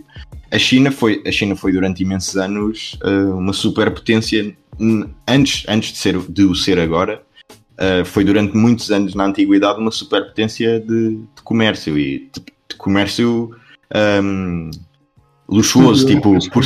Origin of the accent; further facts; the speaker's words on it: Portugal; eu enquanto português e o Álvaro enquanto português